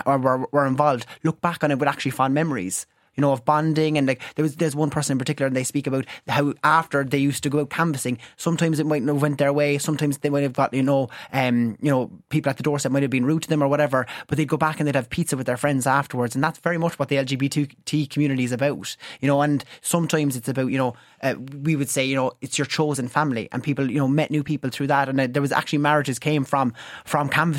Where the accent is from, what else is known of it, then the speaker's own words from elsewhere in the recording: Ireland; And what we do as Irish people is we kind of deal with trauma through laughter sometimes, don't we?